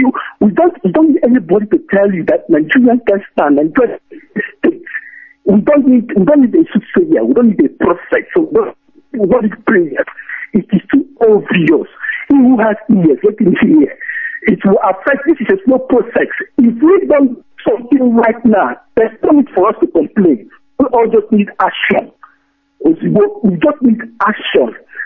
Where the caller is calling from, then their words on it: Barcelona, Catalonia, Spain; I'm calling from Barcelona.